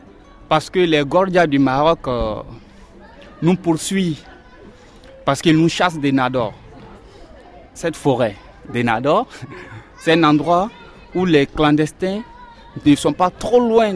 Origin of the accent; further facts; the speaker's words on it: Côte d’Ivoire; moved away; Je viens de la Côte d'Ivoire. Je suis quelqu'un de très très timide et j'aime pas parler.